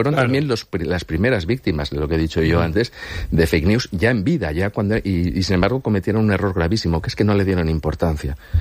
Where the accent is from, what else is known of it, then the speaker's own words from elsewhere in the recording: Valencian Community, Spain; aunque evidentemente como valencianos les tenemos simpatía